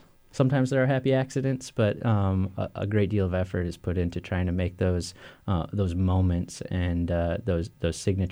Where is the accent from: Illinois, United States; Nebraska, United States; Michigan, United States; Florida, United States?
Michigan, United States; But I hail from Michigan.